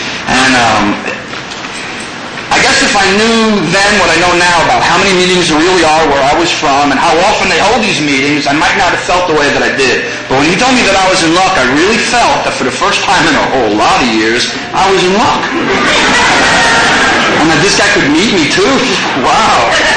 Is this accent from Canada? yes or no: no; New York, United States; I found myself back in New York, where I'm from. Not that you could tell by my accent. Back in New York, trying to work something out.